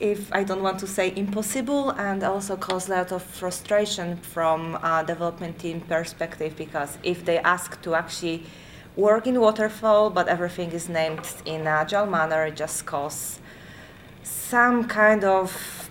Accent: Poland; English is a second language; now in London, United Kingdom; So right now I'm based in London. However, probably you can guess by my accent that I'm not British. Originally I'm from Poland, and right now I'm just working in London.

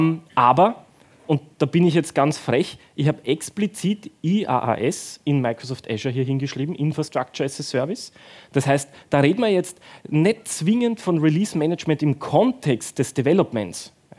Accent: Austria; Also auch ich komme aus Österreich

